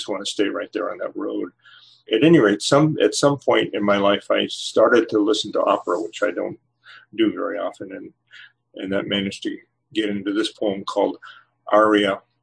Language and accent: English; New England, United States; I've kind of culled from my memory of growing up in New England. And but I think that living here in the Northwest has helped me